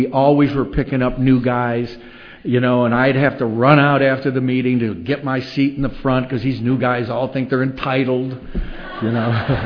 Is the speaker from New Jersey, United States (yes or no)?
no; New York, United States; I'm some Italian from New York in this meeting